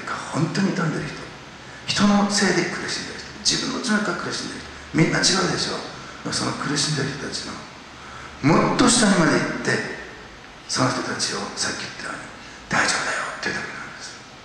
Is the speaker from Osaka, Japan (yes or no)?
yes; Osaka, Japan; 大阪出身なんでお父ちゃんって言うんですけどね